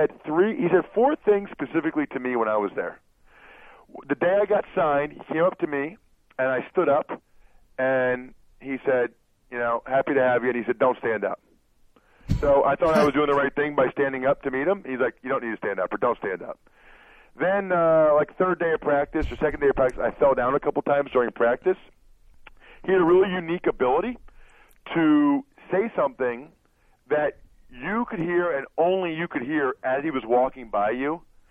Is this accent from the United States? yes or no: yes; Reading, Pennsylvania, United States; Like, dude, I'm from Reading, PA, okay?